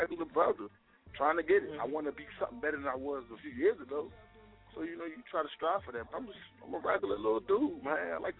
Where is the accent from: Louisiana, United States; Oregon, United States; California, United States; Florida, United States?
Florida, United States; Miami; now in Washington, United States; Like I'm from Miami, I live in D.C. now, and everywhere I be at, everybody, yeah, nigga, I go home, I see the realist, because every hood is the same.